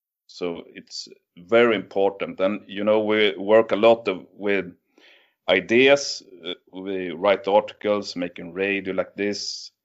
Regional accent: northern Sweden, Sweden; now in West Sweden; I'm from Nestu, West Sweden, but originally I'm from the northern part of Sweden.

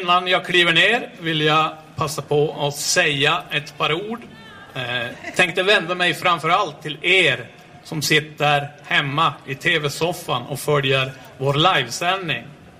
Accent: Norrland, Sweden; framförallt där jag kommer ifrån, uppe i Norrland

